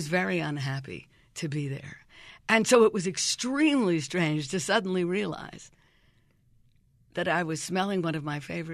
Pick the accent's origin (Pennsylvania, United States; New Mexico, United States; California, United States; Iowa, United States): Pennsylvania, United States; Philadelphia; like my hometown, Philadelphia, which we were told had the largest city park in the world.